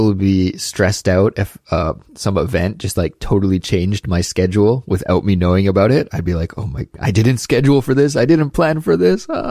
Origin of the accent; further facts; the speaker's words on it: Canada; now in South Korea; when I was a kid and growing up in Canada